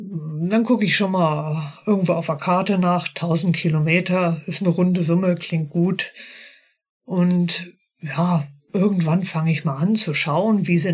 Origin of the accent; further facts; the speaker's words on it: North Sea coast, Germany; Ich bin da an der Ostsee geboren, an der Nordsee aufgewachsen.